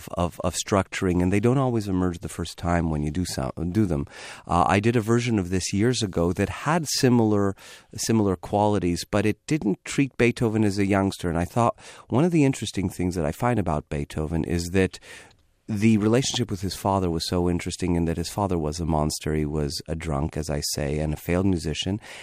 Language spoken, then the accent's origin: English; Montreal, Quebec, Canada; Yiddish at home. And it was like a shtetl with washing machines. That's what I grew up in Montreal. Everybody spoke with an accent.